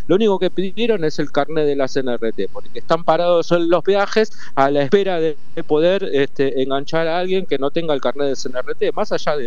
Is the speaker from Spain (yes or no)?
no; Argentina; yo quiero la Argentina, quiero mi país